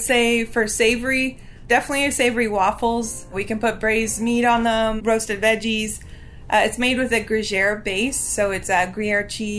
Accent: Toronto, Ontario, Canada; Growing up in Toronto, with my grandmother and my mom

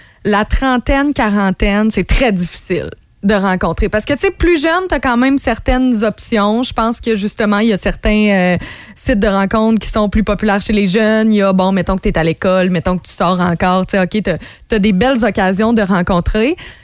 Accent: Quebec, Canada; Tu sais, moi, je viens de l'Abitibi aussi. Ouais. Je viens d'une région où tout le monde est proche, puis où tout le monde se parle, puis où tout le monde se rencontre.

